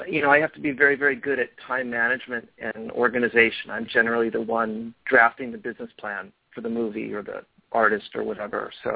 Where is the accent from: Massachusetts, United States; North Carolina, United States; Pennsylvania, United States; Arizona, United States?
Pennsylvania, United States; So I grew up in Pennsylvania, and at around seventh grade, I started drumming